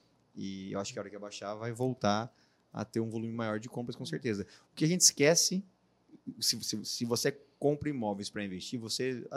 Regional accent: Brazil; Mas eu, sendo brasileiro, entendendo o que é Brasil

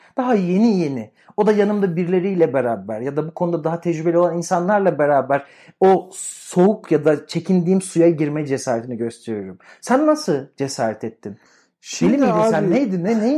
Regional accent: Ankara, Turkey; Nasıl ben de Ankaralıyım yani.

